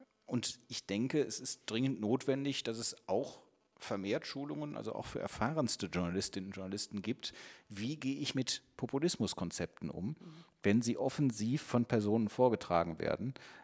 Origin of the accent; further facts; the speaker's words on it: Cologne, North Rhine-Westphalia, Germany; ich komme aus Köln, da ist die DITIB-Zentralmoschee gebaut worden.